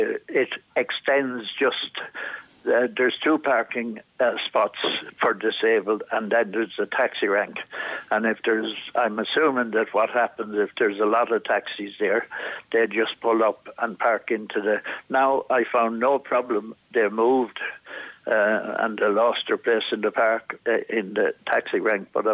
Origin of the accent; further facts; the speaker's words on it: Athlone, Westmeath, Ireland; born there; moved away; I was born in Athlone and I moved out 60 years ago and I'm back home from last Wednesday. Now, I've had a house here for some time